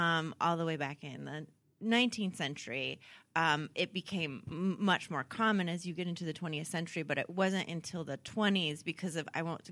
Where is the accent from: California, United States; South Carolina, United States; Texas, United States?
California, United States; Poway; born there; I was born in Southern California, just outside of San Diego.